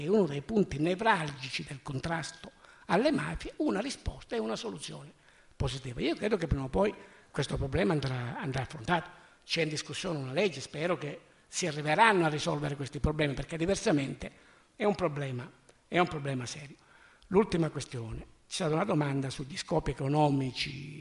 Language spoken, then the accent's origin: Italian; Calabria, Italy; Io sono calabrese